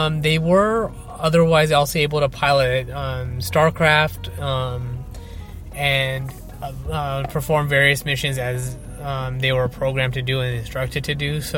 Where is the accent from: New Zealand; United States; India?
India; So being an Indian, it is of importance to me.